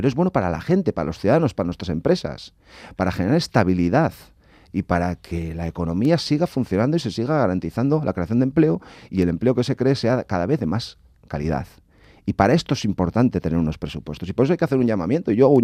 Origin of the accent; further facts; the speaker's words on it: Basque Country, Spain; como vasco, esto sea algo normal en mi tierra.